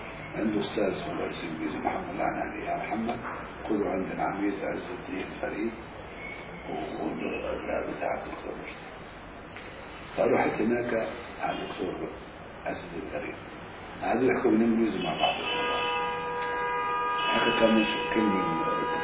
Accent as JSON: {"language": "Arabic", "region": "Gaza Strip", "country": "Palestine", "said": "أنا فلسطيني وين ساكن ومخيم الشاطئ"}